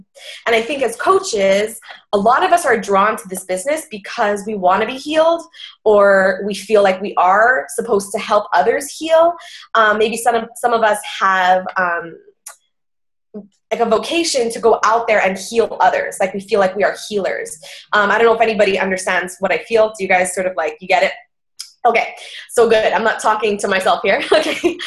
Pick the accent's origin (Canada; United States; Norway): Canada; Montreal, Quebec; I'm 26 years old. I'm from Montreal, Quebec in Canada. So just like Angie, I'm a Canadian.